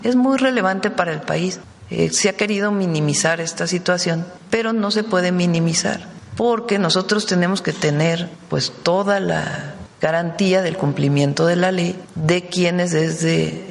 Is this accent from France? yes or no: no; Mexico; Pero tenemos que ser muy serios como mexicanos